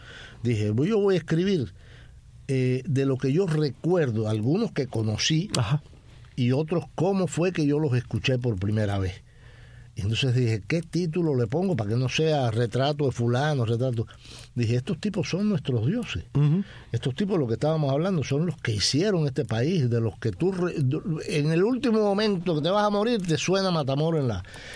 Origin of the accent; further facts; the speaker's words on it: Cuba; yo soy cubano, yo soy de la tierra de Lecuona.